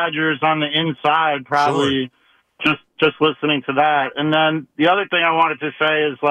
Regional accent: New York, United States; I'm 47, man. When I was a kid, I grew up in New York. My dad used to take me out of school to take me to opening day like it was

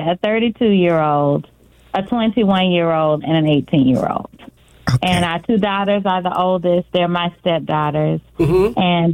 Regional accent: Camilla, Georgia, United States; I'm from Camilla, Georgia, so my grandparents raised me.

